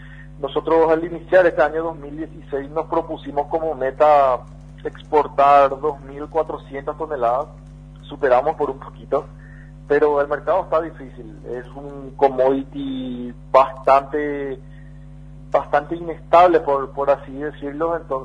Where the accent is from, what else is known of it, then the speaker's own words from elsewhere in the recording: Paraguay; uno como paraguayo se llena de orgullo